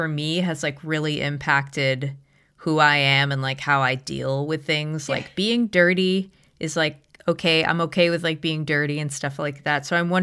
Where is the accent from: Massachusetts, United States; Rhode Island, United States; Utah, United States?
Massachusetts, United States; Boston; I grew up in like suburban Boston, but my family also has like a very rustic cabin in the Berkshires